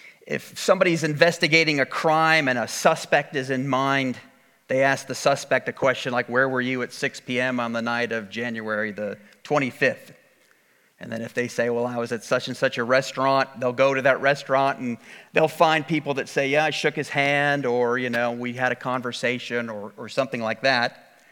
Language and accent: English; Cleveland, Ohio, United States; He came up and told me about all the time he had spent in my hometown of Cleveland, Ohio.